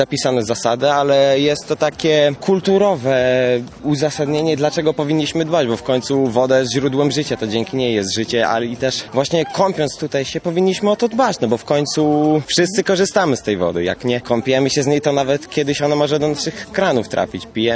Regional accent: Gdańsk, Pomeranian Voivodeship, Poland; mieszkam w Gdańsku od urodzenia

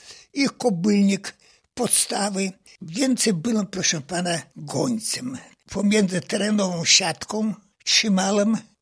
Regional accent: Vitebsk Region, Belarus; my pochodzimy z Kresów Wschodnich. Ja byłem jeszcze 100 kilometrów za Wilnem, do ludzkiej granicy. Z tamtych stron też Buclaw, Postawy, te powiaty, ale województwo wileńskie wszystko to było.

